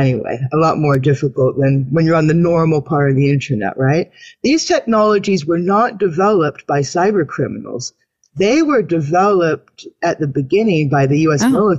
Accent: Canada; because I'm a Canadian woman.

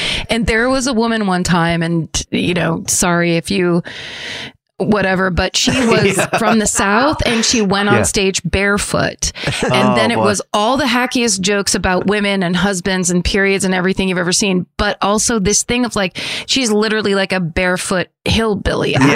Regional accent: Ireland; well, anyway, I'm Irish, whatever, where it's like, get out.

